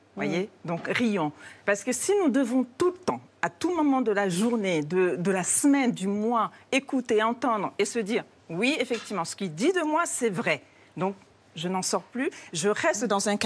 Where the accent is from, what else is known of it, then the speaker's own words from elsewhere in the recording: Sweden; Donc, je réponds que je suis suédoise.